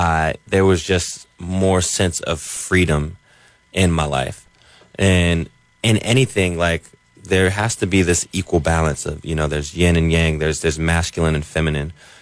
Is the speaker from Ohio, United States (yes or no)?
yes; Ohio, United States; And growing up in Northeast Ohio, there's not, like, I was definitely myself.